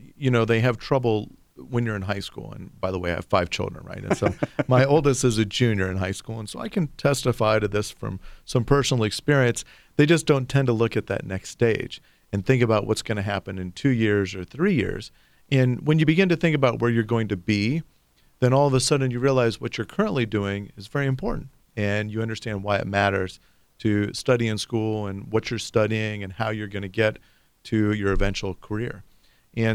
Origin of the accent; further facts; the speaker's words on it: Ohio, United States; I'm from Northwest Ohio.